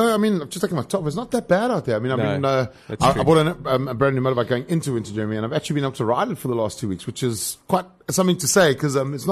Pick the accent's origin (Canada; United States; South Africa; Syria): South Africa; I'm patriotic South African, so come on the Sharks, come on the Bulls.